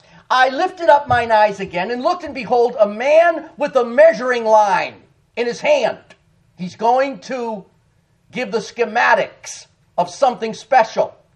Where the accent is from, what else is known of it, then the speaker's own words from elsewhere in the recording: Boston, Massachusetts, United States; He could have chosen Boston, my hometown, but he didn't.